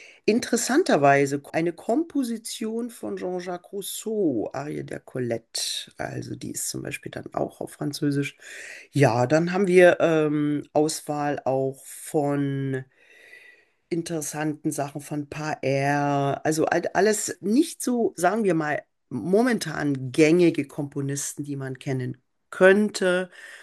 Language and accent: German; Leipzig, Saxony, Germany; Ich komme ja auch aus Leipzig